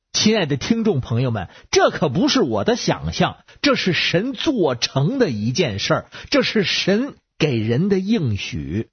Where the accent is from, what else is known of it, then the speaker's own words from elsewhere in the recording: Beijing, China; 我是北京的…